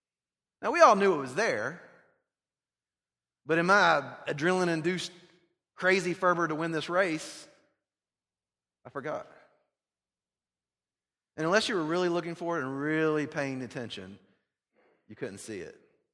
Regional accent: the South, United States; So I grew up in the South on a farm. They were very common.

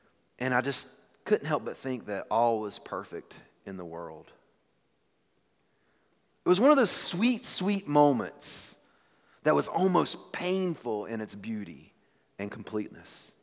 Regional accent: the South, United States; Where I grew up in the South, we had a saying when you ate a particular good food, usually a pie, was, Oh, that was just a little slice of heaven.

